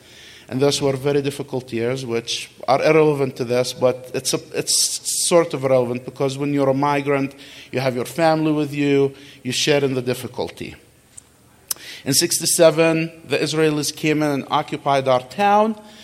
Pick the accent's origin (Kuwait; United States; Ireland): Kuwait; because I was born in Kuwait, I could have become a citizen of Kuwait.